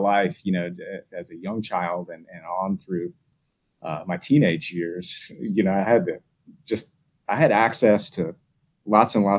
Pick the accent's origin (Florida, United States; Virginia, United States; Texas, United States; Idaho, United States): Florida, United States; I was always kind of a nature kid. You know, I grew up in the Florida panhandle.